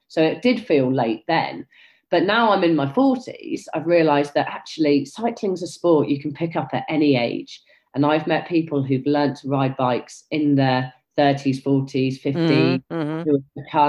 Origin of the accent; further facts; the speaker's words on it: South East England, United Kingdom; When I was a child, I was growing up in the New Forest